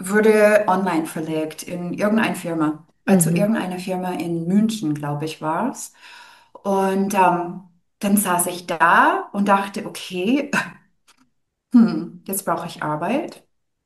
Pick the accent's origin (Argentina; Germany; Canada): Canada; German is a second language; Ich bin ja natürlich nicht deutsch. Das hört man vielleicht ein bisschen. Ich komme aus Kanada.